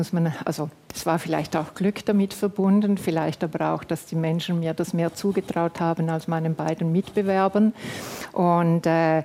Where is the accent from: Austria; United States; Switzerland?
Switzerland; Ich bin sehr verbunden mit der Gemeinde, ich bin da aufgewachsen, war dann aber viele Jahre im Ausland